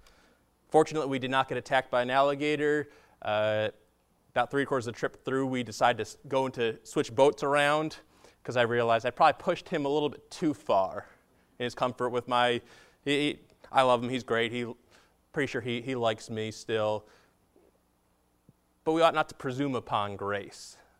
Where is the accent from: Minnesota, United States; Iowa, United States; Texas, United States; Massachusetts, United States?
Massachusetts, United States; now in Florida, United States; I am not a native Southerner. I grew up in Massachusetts.